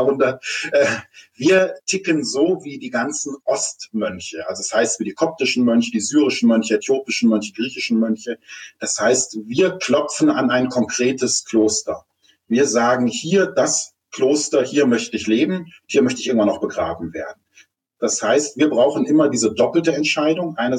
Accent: Stuttgart, Baden-Württemberg, Germany; born there; Ich komme aus einer Künstlerfamilie, also ich bin in Stuttgart geboren und aber 14 Mal umgezogen

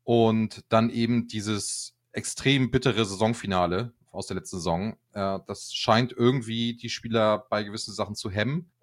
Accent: Kiel, Schleswig-Holstein, Germany; born there; lebe in Kiel, geboren in Kiel

